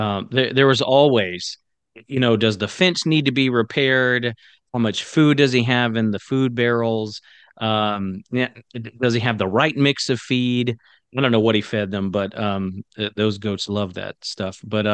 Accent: the South, United States; So I grew up in the South on the East Coast and lived on the East Coast, you know, a great deal of my adult life.

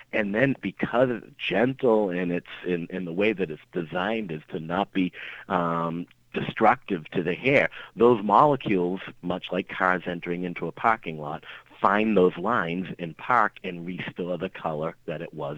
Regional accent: Boston, Massachusetts, United States; accent: Boston; and you can hear my Boston accent here

